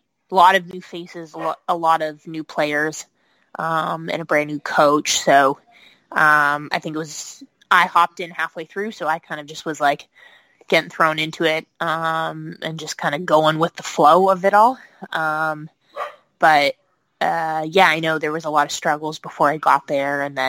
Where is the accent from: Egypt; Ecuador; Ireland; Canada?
Canada; now in United States; obviously being Canadian, I was going through some immigration changes. I was applying for a green card.